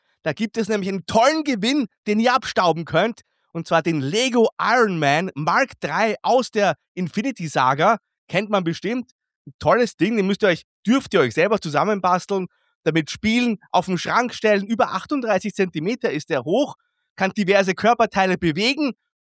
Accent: Austria; er konnte richtig angefressen schauen, wie man bei uns in Österreich sagen würde.

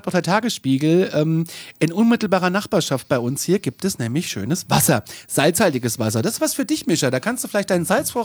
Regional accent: Kassel, Hesse, Germany; Ich bin aus Kassel.

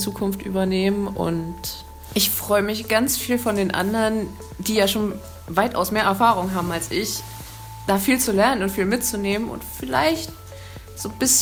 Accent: Caputh, Brandenburg, Germany; ich bin 21 Jahre alt. Ich komme aus der Nähe von Potsdam, aus Kaput

